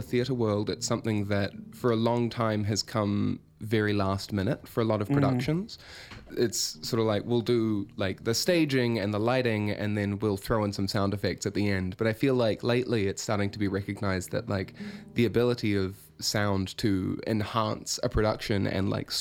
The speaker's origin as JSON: {"language": "English", "town": "Christchurch", "region": "Canterbury", "country": "New Zealand", "tie": "born or raised there", "said": "I grew up around a lot of children's theatre. I was very lucky. I grew up in Christchurch"}